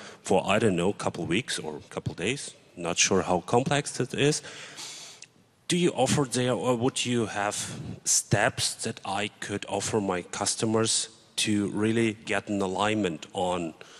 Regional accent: Germany; English is a second language; I'm coming from Germany

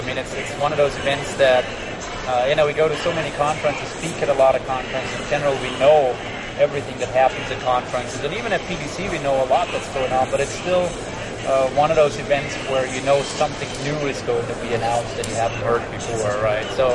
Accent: Austria; I'm personally from Austria, so hello to our Hungarian neighbors.

